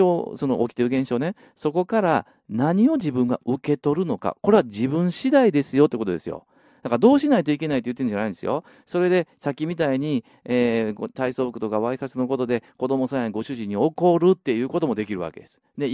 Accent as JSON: {"language": "Japanese", "region": "Osaka", "country": "Japan", "accent": "Osaka dialect", "said": "まあ、僕大阪なので大阪弁になってますけども"}